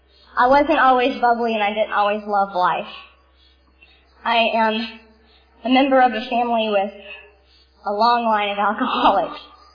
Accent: Florida, United States; born there; I was born in Florida to Rita and Don, very proud parents who didn't know what they were getting themselves into when they had me.

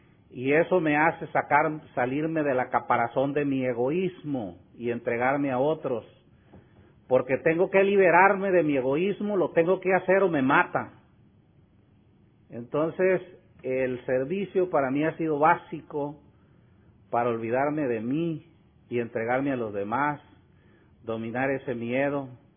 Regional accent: Culiacán, Sinaloa, Mexico; yo voy a Barandilla, allá en mi ciudad, en Culiacán.

